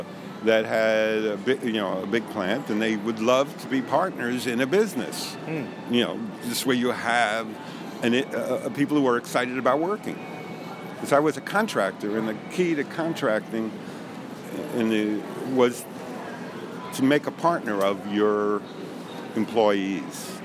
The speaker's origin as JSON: {"language": "English", "town": "New York City", "region": "New York", "country": "United States", "tie": "born or raised there", "also_born_or_lived": "California", "said": "I know me in New York. I grew up in New York. I'm a fucking New Yorker."}